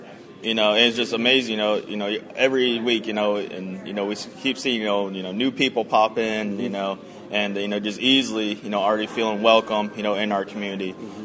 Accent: Ohio, United States; I'm from Central Ohio, and this will be my third year teaching.

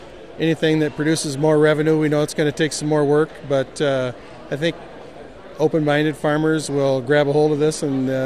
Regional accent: Iowa, United States; I'm from Solander, Iowa, about 10 miles east of Emmitsburg, and mainly a corn soybean farmer

